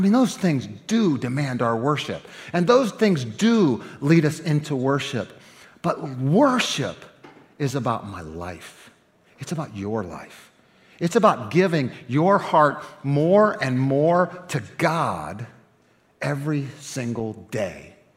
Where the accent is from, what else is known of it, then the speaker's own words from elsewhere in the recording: Ohio, United States; moved away; I'm from Ohio, right? I moved here 17 years ago.